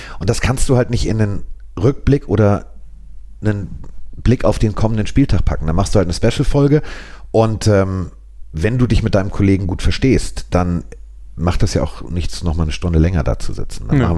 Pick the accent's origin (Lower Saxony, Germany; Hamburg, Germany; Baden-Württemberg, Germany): Hamburg, Germany; also ich bin ja Hamburger und somit auch HSV-Fan.